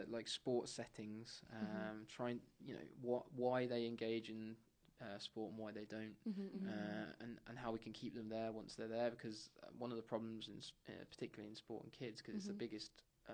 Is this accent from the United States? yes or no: no; Wellingborough, East Midlands, United Kingdom; No, so I grew up in Northamptonshire.